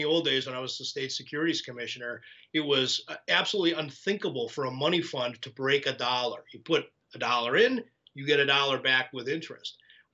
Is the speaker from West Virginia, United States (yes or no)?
no; Milwaukee, Wisconsin, United States; I live just north of the city of Milwaukee, which is my hometown. I love Milwaukee.